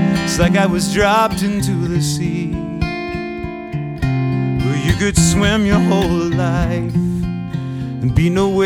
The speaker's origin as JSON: {"language": "English", "region": "the South", "country": "United States", "tie": "born or raised there", "said": "I grew up in the South."}